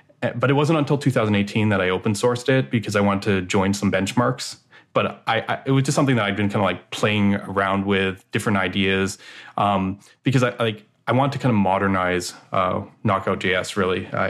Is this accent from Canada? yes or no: yes; Vancouver, British Columbia, Canada; I'm from Canada, Vancouver, BC